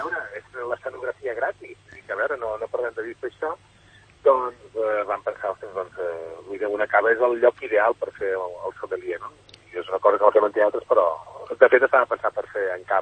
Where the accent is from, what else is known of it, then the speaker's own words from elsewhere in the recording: La Riera de Gaià, Catalonia, Spain; alguns coneguts d'aquí del meu poble, jo soc de la Riera de Gaià